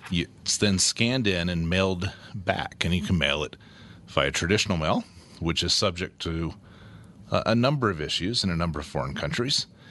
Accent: Colorado Springs, Colorado, United States; I come from Colorado Springs, where I was clerk and recorder.

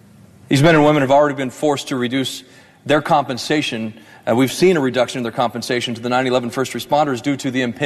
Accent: Colorado, United States; including many who reside in my home state of Colorado

